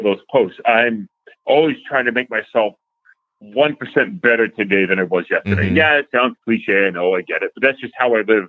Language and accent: English; New England, United States; Oh, I'm from New England.